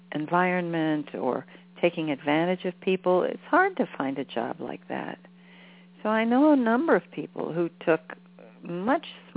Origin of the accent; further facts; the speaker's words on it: Cleveland, Ohio, United States; I grew up in Cleveland. Know it very well.